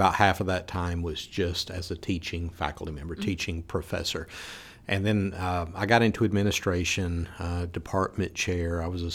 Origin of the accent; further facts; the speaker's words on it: Waynesville, North Carolina, United States; Okay, so I grew up in the mountains of North Carolina in a little town called Waynesville. And my entire childhood was there until I went off to college